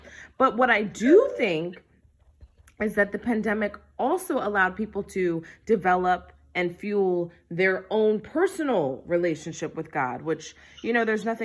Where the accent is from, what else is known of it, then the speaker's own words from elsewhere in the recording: Washington, District of Columbia, United States; I grew up in Greater Mount Calvary Holy Church with Bishop Alfred Owens and co-pastor Susie Owens in Northeast DC.